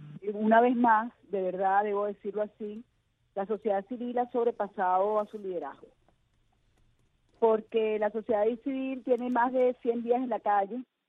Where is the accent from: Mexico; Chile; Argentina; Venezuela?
Venezuela; somos nosotros los que los vamos a imponer, somos los venezolanos